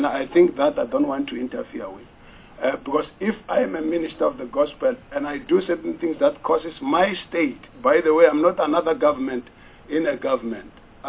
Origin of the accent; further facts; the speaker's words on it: Pretoria, Gauteng, South Africa; I'm from the capital city, if it's still a capital city of South Africa, I'm from Pretoria